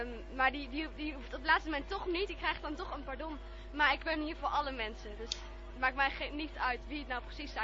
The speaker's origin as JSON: {"language": "Dutch", "town": "Raalte", "region": "Overijssel", "country": "Netherlands", "said": "Nou, ik kom uit Raalte"}